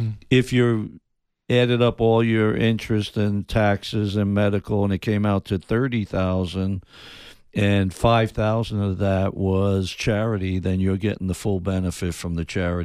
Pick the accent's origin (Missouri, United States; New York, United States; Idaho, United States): New York, United States; New York City; Yeah, I grew up in New York City, and that was the Mickey Mantle, Roger Maris days